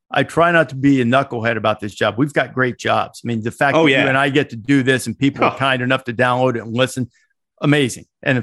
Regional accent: Alabama, United States; I grew up in Northwest Alabama where you get sweet tea intravenously, you know, like at birth.

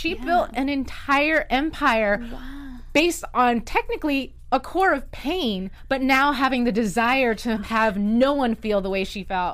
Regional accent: North Carolina, United States; I mean, I grew up in North Carolina. There wasn't a lot of people who looked like me, and I'm only half.

